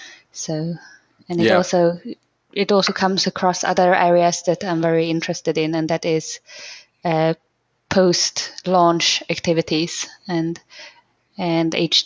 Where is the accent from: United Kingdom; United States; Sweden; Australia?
Sweden; English is a second language; I'm originally from Sweden.